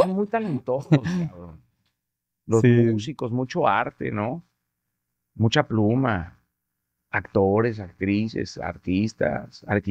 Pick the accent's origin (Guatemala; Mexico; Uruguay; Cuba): Mexico; born there; yo nací en México, el corazón me nació en México, pero un pedazo del alma me nació allá